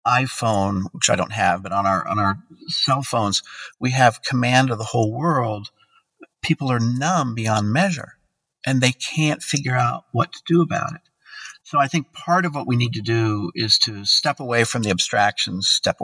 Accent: United States; So I grew up and I would say, well, I'm an American.

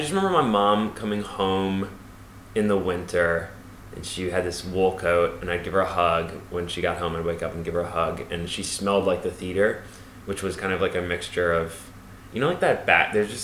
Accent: New York City, New York, United States; I mean, like, just always a bunch of actors hanging out. And, you know, I grew up in the East Village.

